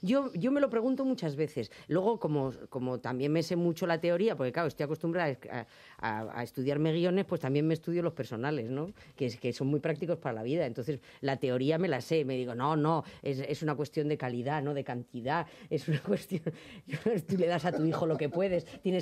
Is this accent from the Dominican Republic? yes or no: no; Madrid, Community of Madrid, Spain; Pues eso digo, pues de Madrid, mi pueblo es Madrid.